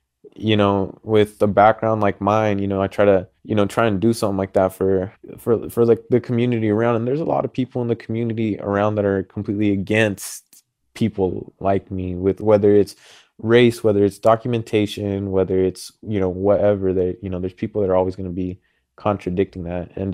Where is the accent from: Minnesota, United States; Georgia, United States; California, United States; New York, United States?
California, United States; You know, I grew up in California where there's a lot of wildfires